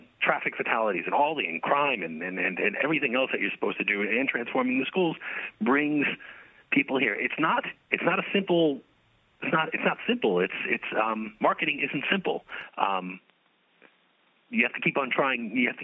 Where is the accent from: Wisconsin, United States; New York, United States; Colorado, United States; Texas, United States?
New York, United States; as someone growing up in New York, I remember it, these being places you would never go